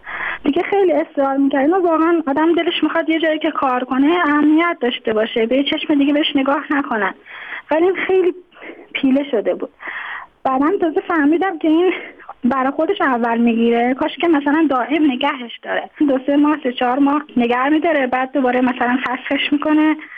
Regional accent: Tehran, Tehran Province, Iran; born there; now in Mashhad, Iran; من خودم متولد تهرانم، اینجا به دلایل ازدواج کردم اومدم اینجا، حالا موندگار شدم،

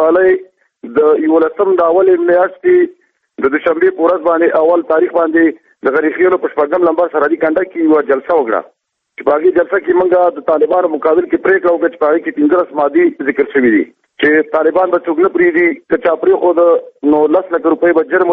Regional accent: Afghanistan; ته هم افغان یې زه هم افغان یم، ته هم پښتون یې زه هم پښتون یم

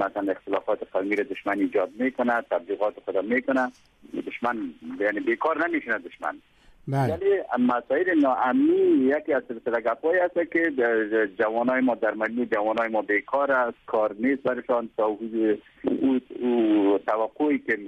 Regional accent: Baghlan, Afghanistan; در ولایت ما پیشتر هم گفتم ولایت بغلان در مسیر رای 8 ولایت قرار داره.

